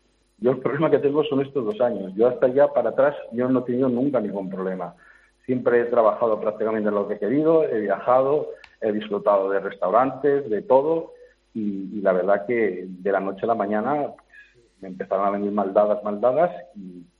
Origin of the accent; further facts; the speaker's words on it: Asturias, Spain; moved away; yo soy de Asturias, ¿no? Pero ya hace muchos años que me fui, ¿no?